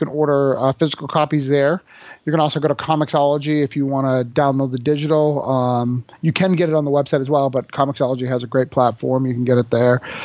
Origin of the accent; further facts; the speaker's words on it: New Hampshire, United States; moved away; You know, I came to Florida. I moved to Florida from New Hampshire to be in film.